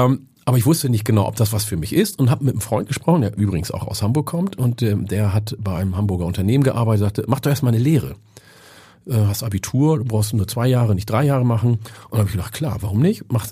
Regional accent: Oromia, Ethiopia; Meine Heimat Oromia ist der Ursprung des Kaffees.

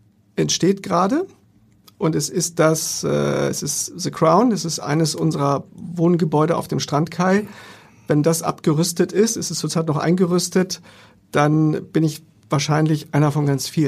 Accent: Lower Saxony, Germany; born there; now in Hamburg, Germany; Ich bin ein gebürtiger Niedersachse und bin beruflich nach Hamburg gekommen und bin beruflich in Hamburg geblieben

